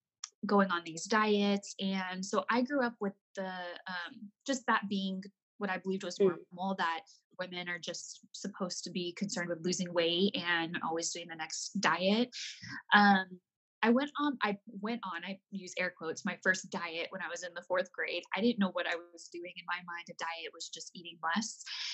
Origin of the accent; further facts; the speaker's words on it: Arizona, United States; now in Los Angeles, United States; I am 33 years old. I live in Los Angeles, California now, but I was born and raised in Arizona.